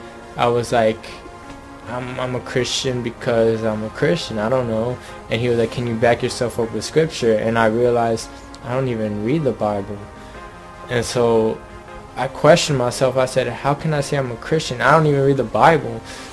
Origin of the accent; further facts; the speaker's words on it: San Antonio, Texas, United States; I'm from San Antonio, Texas, and I'm 21 years old.